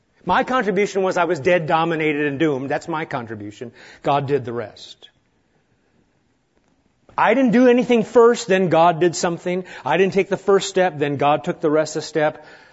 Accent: Nebraska, United States; but I never did, even growing up in Nebraska.

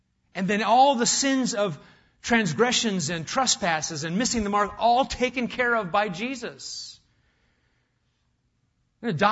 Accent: Omaha, Nebraska, United States; It's because I grew up in Omaha. Where in New England, when we go on field trips, we go to the aquarium.

